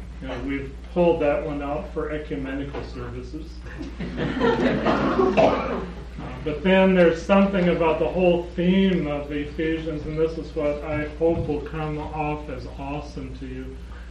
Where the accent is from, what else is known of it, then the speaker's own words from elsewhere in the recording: Moline, Illinois, United States; moved away; It's my hometown. I grew up in Moline, and we left in 1954.